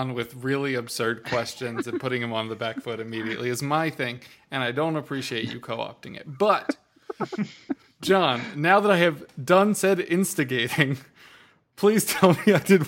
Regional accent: United States; It's because I'm American, isn't it?

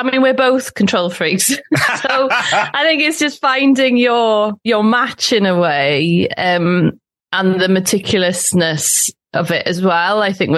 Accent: Cardiff, Wales, United Kingdom; when you're raised in Wales in a Welsh speaking community in a way, even though I grew up in Cardiff, there's a lot of Welsh around outside of school as well.

